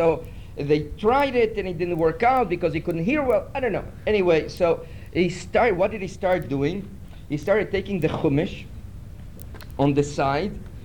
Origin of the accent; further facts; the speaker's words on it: Uruguay; where I come from Uruguay, it was prohibited